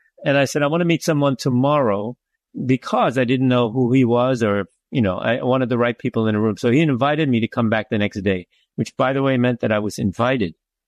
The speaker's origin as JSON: {"language": "English", "country": "Japan", "said": "I'm from Japan. I'm the publisher of this game."}